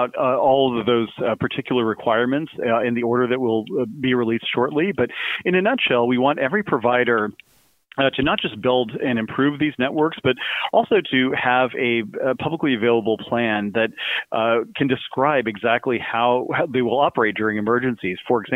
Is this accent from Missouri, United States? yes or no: no; Kansas, United States; because I grew up in Kansas in the middle of Tornado Alley.